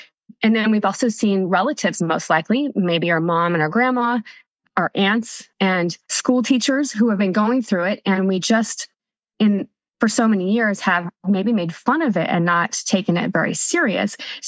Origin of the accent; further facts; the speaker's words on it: Nevada, United States; also born or lived in California; now in Twin Falls, United States; So we moved back to Idaho from California. I'm originally from Nevada